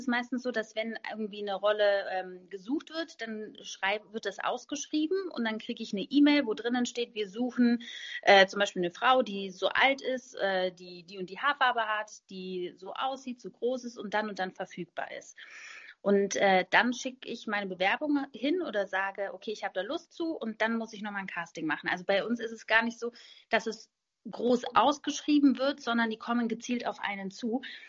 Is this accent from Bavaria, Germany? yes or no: yes; Marktoberdorf, Bavaria, Germany; ich bin in Marktoberdorf aufgewachsen. Das ist eine Stadt in Bayern und das ist eine Kulturstadt.